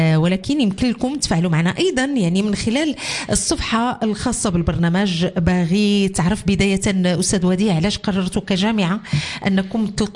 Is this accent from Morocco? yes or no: yes; Morocco; اللي أثرت واحد الجدل كبير بيناتنا كمغاربة